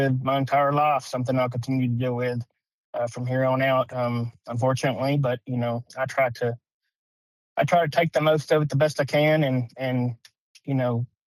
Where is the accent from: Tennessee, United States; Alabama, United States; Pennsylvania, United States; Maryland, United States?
Alabama, United States; Killeen; So, Mark, I grew up in Killeen, Alabama, went to Brooks High School, went to college at Northwest Shoals.